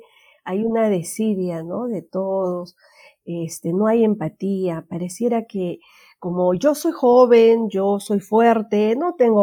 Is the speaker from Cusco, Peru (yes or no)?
no; Huánuco, Peru; porque yo soy de Huánuco, soy de provincia